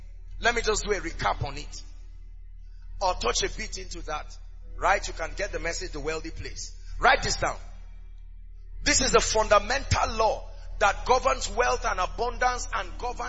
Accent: Nigeria; I grew up in Nigeria, and there is a way.

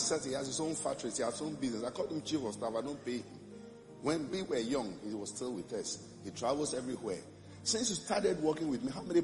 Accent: Ghana; So I look at Barbara and say, Barbara, where I come from Ghana, Dodowa and Osu and Akwapim, which one is more village?

